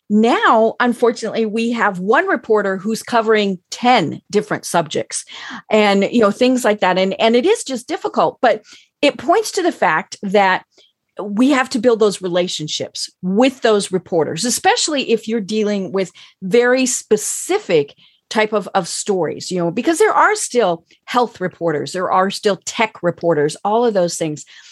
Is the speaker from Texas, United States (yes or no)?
no; Denver, Colorado, United States; I'm from Denver, where for many years we had the Rocky Mountain News and the Denver Post.